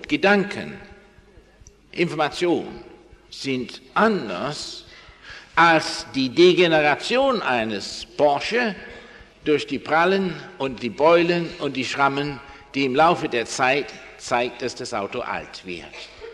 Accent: Abingdon, South East England, United Kingdom; German is a second language; now in Germany; bei MG in Abingdon, wo ich herkomme

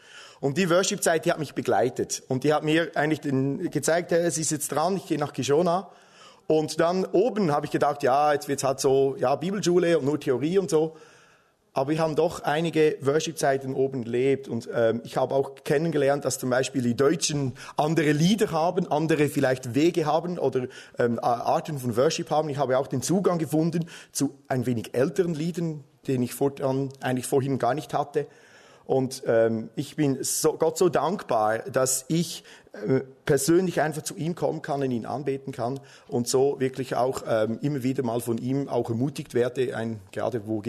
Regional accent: Switzerland; wie ihr vielleicht schon hört, ich bin Schweizer

